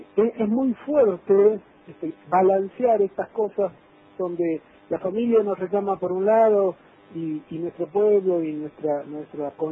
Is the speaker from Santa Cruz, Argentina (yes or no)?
yes; Puerto Deseado, Santa Cruz, Argentina; born there; also born or lived in Ingeniero Jacobacci / El Bolsón / Bariloche; soy nacido en Puerto Deseado, en la provincia de Santa Cruz, y esto de haber recorrido toda la provincia, he vivido en pueblos como Ingeniero Jacobacci, he estado en Maitén, viviendo en Bolsón, en Bariloche